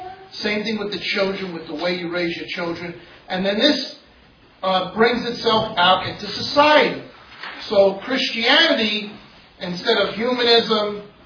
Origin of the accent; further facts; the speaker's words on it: New York City, New York, United States; growing up in New York City, in this environment, in the public school system